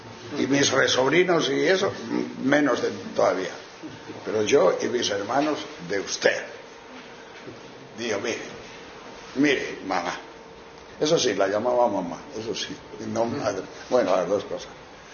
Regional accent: León, Castile and León, Spain; Yo, como soy de León, pues eso, en mi pueblo había vacas y burras

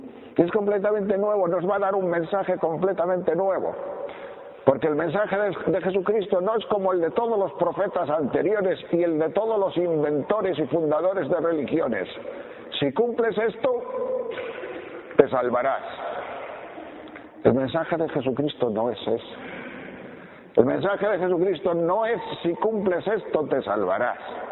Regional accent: Tejerina, Castile and León, Spain; now in Palencia, Spain; yo soy un pueblo de la montaña de León, Tejerina, cerca de Riaño, aunque mi familia ya lleva aquí en Palencia 50 años, más de 50 años.

